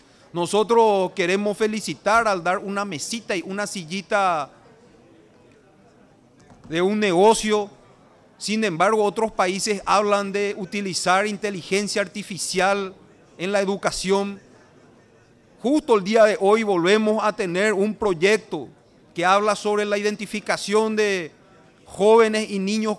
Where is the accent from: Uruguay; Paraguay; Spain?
Paraguay; Realmente tenemos que preocuparnos, unirnos como paraguayos y denunciar esto.